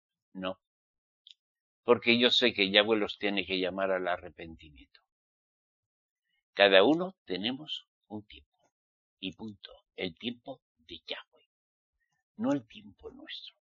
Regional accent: Basque Country, Spain; born there; nací en España, sí. Soy españolito, sí. Vasco, sí. Pero soy israelita. Mis antepasados eran israelitas.

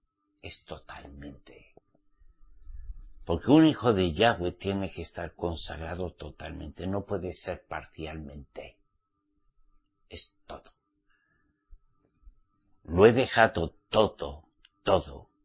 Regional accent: Pamplona, Navarre, Spain; yo soy vasco navarro de Pamplona. Para que entiendan. Pero ya salí de Egipto, de Pamplona. Y no vuelvo a Pamplona.

